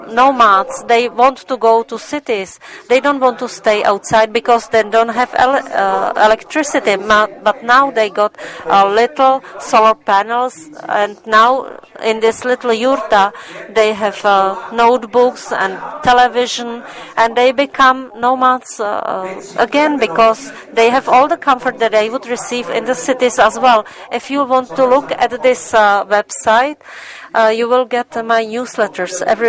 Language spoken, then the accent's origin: English; Passau, Bavaria, Germany; English is a second language; I am from Passau, and I am a member of the Bavarian platform.